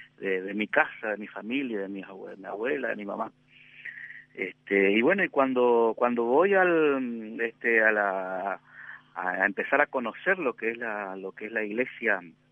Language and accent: Spanish; Santa Ana de los Guácaras, Corrientes, Argentina; born there; de los Huácaras. Es un pueblo que está a 15 kilómetros de la ciudad de Corrientes. Así que soy correntino de tierra adentro, bien cinto ancho.